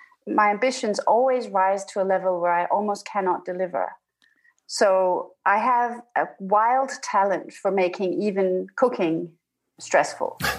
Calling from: Denmark; I'm calling from Denmark.

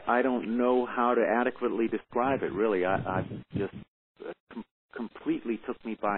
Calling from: Massachusetts, United States; Yeah, Keith, I'm in Western Massachusetts at home. This is where we live. We've got two teenage boys, twin boys, who are in school here in Western Massachusetts

